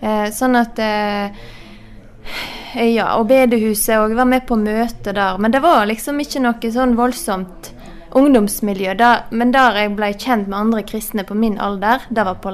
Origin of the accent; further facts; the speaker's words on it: Vaksdal, Vestland, Norway; Jeg snakker vel egentlig ikke vakstølsdialekt heller, men ja, jeg er fra Straume Stamnes i Vakstøl.